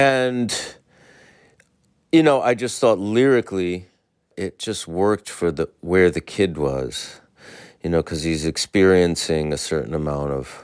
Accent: New York City, New York, United States; As a New Yorker, because he was such an iconic one

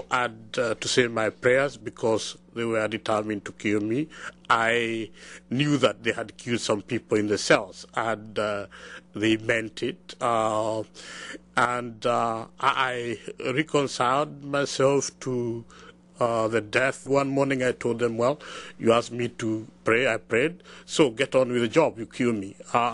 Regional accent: Kenya; Even as a Kenyan, you find it difficult to believe this can happen in real life

